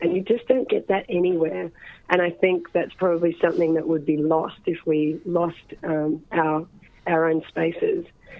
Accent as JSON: {"language": "English", "town": "Sydney", "region": "New South Wales", "country": "Australia", "said": "I'm from Sydney, not Melbourne"}